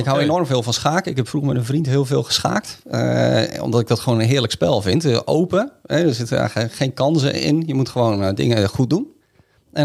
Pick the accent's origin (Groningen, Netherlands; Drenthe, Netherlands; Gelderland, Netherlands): Gelderland, Netherlands; Voorthuizen; Ik ben geboren en getogen in Voorthuizen op de Veluwe.